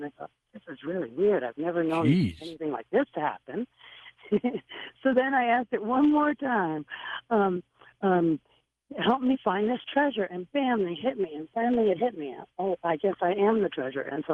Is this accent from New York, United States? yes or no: yes; New York, United States; also born or lived in New Jersey; now in Washington, United States; No, I was born in New York. I was born in New Jersey, but I lived in New York and grew up there in foster homes.